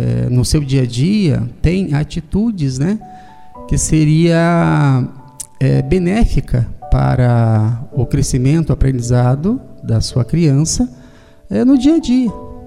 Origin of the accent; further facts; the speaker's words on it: Palmeira, Paraná, Brazil; born or raised there; also born or lived in Marechal Cândido Rondon